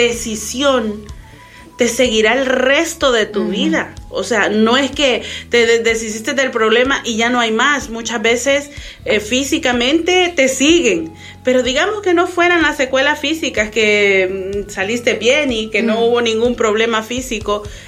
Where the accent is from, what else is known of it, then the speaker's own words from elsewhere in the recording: El Salvador; aunque en mi país, El Salvador, no está totalmente legalizado